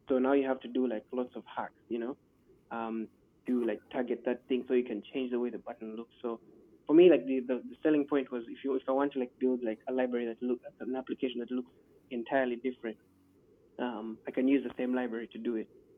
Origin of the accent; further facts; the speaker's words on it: Nigeria; I'm from Nigeria.